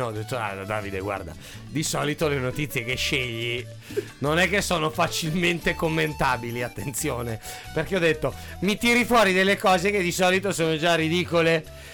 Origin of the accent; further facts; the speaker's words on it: Vercelli, Piedmont, Italy; born there; sono nato a Vercelli.